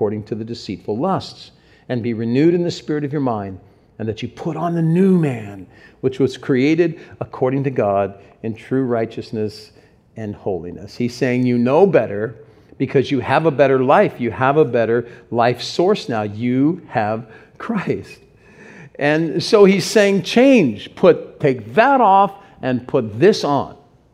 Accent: Cincinnati, Ohio, United States; That's my sister clapping. We're from Cincinnati.

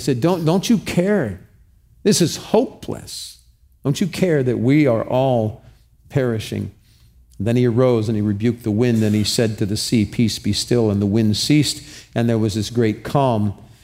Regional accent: California, United States; I'm a pastor from California.

